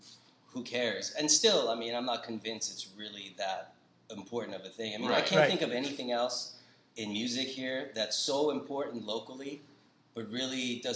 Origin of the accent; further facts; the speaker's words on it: United States; Middle Eastern kid growing up in the States